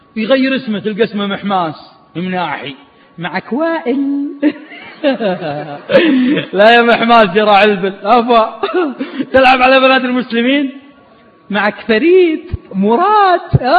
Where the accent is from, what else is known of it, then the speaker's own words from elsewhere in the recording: Riyadh, Riyadh Province, Saudi Arabia; واحد مرة طالع مع جيب طعس في التمام عندنا في الرياض في النفود